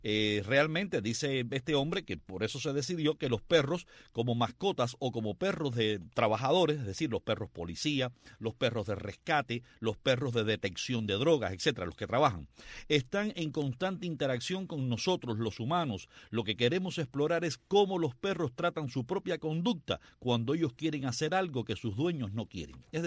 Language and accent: Spanish; Guanabacoa, Havana, Cuba; born there; soy nacido en Guanabacoa y con tremendo orgullo.